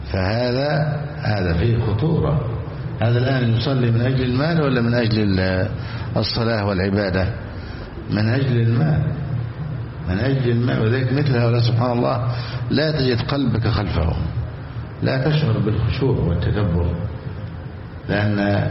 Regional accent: Egypt; مثلا عندنا في مصر مطلوب من الإمام أن يجلس في المسجد من العصر إلى العشاء

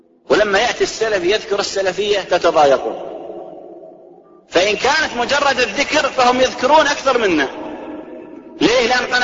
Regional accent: Saudi Arabia

